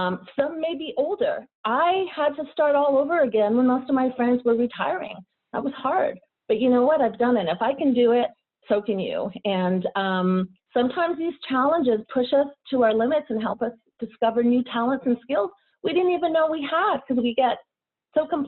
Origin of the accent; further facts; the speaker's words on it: Canada; So I'm originally from Canada, and I come from an entrepreneurial family.